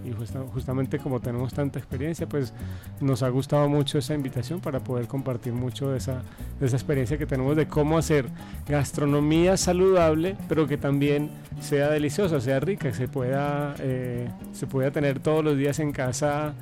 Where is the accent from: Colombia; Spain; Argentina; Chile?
Colombia; yo soy de Colombia